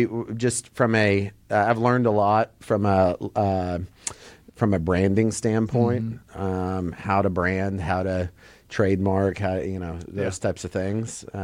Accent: Texas, United States; We're from Texas. We know our steakhouses.

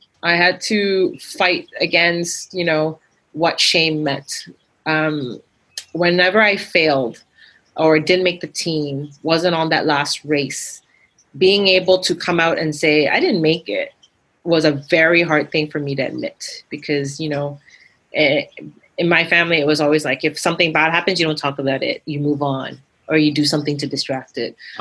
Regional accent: Malaysia; You know, I grew up in Malaysia, and I grew up from a very Asian household.

